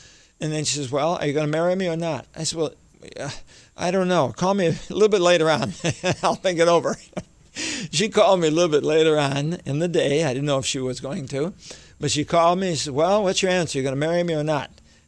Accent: Michigan, United States; I grew up in Detroit, just outside of Detroit, Michigan. And I'm the oldest of 8 children.

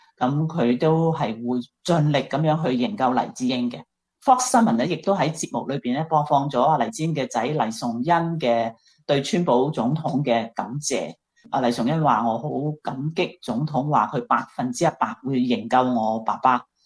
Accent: Hong Kong; 我哋香港人

